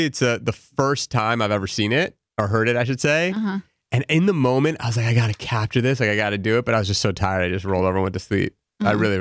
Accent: Los Angeles, California, United States; I grew up in L.A., born and raised here, lived here my entire life through high scho

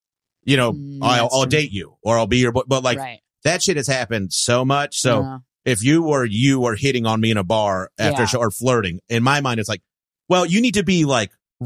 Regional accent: the South, United States; Like, I'm from the South.

